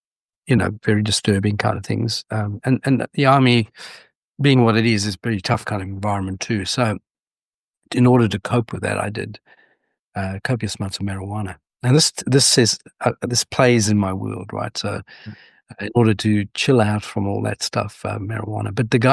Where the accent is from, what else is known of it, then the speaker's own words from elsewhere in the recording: South Africa; born there; I was born in 1959 in South Africa, which means smack bang in the middle of apartheid South Africa.